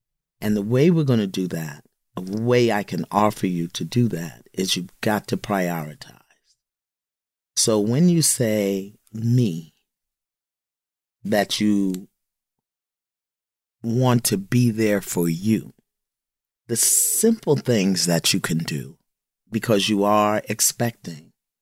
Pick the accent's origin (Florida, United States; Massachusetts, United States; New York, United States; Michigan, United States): New York, United States; Brooklyn; I'm old school and I'm hardcore and I'm from Brooklyn.